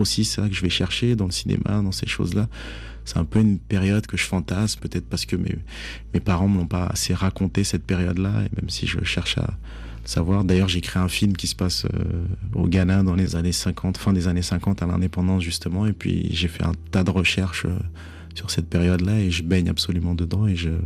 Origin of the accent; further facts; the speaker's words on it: Ouagadougou, Centre, Burkina Faso; now in Paris, France; Ouaga, parce que j'ai grandi à Ouaga et que je pense que c'est la période de ma vie qui m'a le plus marqué.